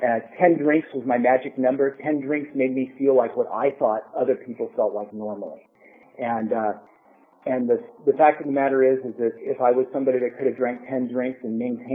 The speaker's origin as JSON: {"language": "English", "town": "Portland", "country": "United States", "tie": "born or raised there", "said": "I grew up here in Portland, and I was raised in a kind of a normal, dysfunctional family, I guess."}